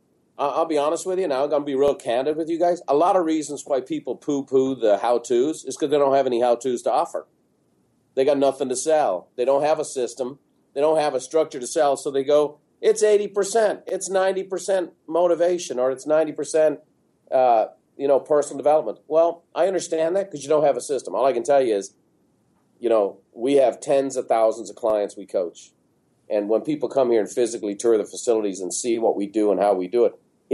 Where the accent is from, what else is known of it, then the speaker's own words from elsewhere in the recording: Ireland; moved away; when I came from Ireland